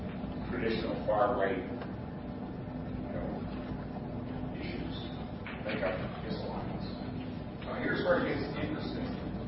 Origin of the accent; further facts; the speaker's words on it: Chicago, Illinois, United States; Now, I'm from Chicago. I've seen this story before.